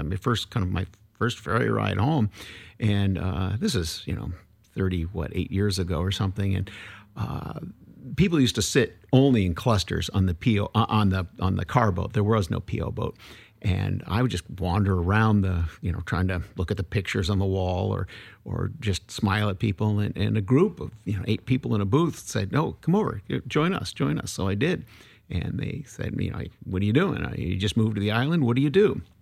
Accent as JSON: {"language": "English", "region": "Massachusetts", "country": "United States", "tie": "born or raised there", "lives_now": "Vashon, United States", "said": "I grew up on the East Coast outside of Boston, and it was very much a town where, it was a prosperous town where there was art"}